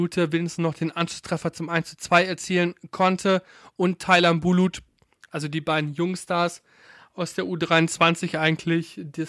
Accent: North Rhine-Westphalia, Germany; born there; Ich komme ja gebürtig aus dem Westmünsterland.

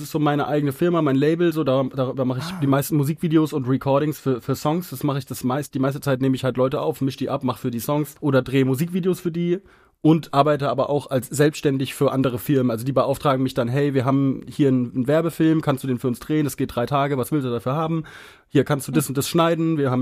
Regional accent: Frankfurt am Main, Hesse, Germany; born there; ich bin geboren in Frankfurt am Main, ich bin 28 Jahre alt

